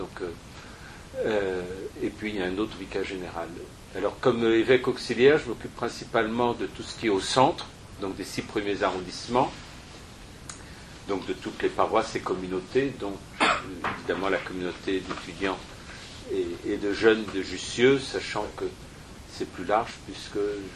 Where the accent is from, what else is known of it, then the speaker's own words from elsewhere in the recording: Paris, Île-de-France, France; je suis un Parisien, prêtre à Paris depuis 1984, donc ça fait 33 ans, presque 34